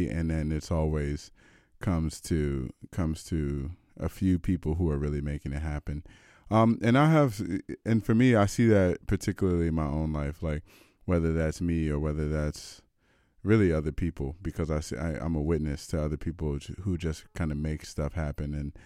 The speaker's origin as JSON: {"language": "English", "country": "United States", "said": "I'm American, so when I think about Thanksgiving, I think about from the American context."}